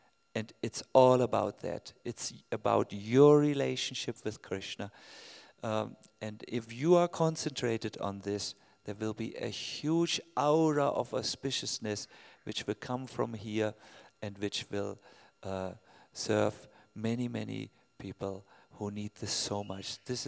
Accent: Germany; born there; English is a second language; I was born in Germany. What can I do? It's in the genetic codex, you know.

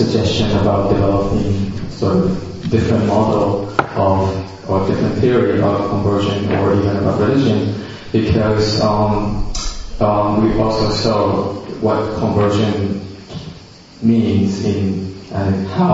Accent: Japan; And for example, I come from Japan, and I my family is Buddhist, mm-hmm. right? So when I go back to Japan

